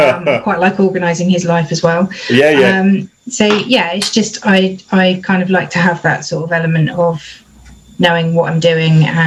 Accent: Bournemouth, South West England, United Kingdom; also born or lived in London; live in Margate and my business is based in the East Kent area. I've been in Kent for about 5 years, and before that I lived in London and I come originally from Bournemouth, from Dorset. I'm a coastal girl.

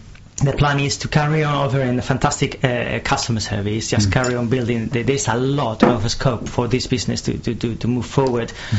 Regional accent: Madrid, Community of Madrid, Spain; English is a second language; now in England, United Kingdom; I've been living in England for the last 10 years. People think I'm Italian, but actually I'm not. I'm from Madrid

